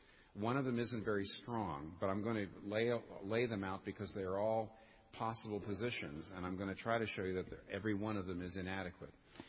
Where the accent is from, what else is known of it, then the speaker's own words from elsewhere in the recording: United States; I'm an American. I'm speaking to people in Britain.